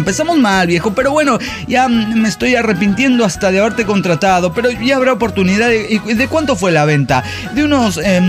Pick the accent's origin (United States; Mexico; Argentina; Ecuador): Mexico; Cuernavaca, Morelos; de Cuernavaca, Morelos, México.